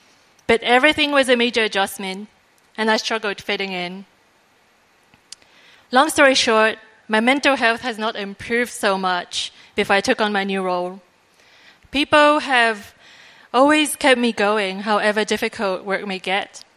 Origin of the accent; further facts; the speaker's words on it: France; now in Hong Kong; I was born and raised in France and have been living in Hong Kong for a little bit more than 7 years now. I am new to Christianity